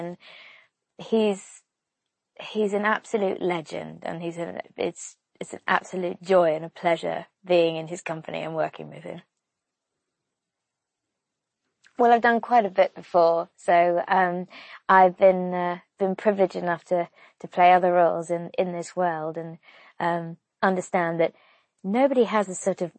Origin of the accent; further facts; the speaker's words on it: United States; And because I grew up in the States, I used to have an American accent as a child, so I could also do American.